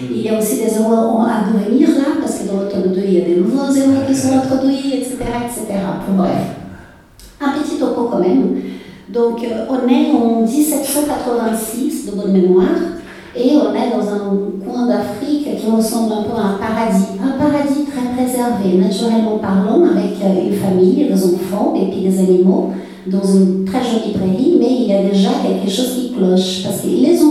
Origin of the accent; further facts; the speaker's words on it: Brazil; first language Portuguese; French is a second language; petit aparté, je suis brésilienne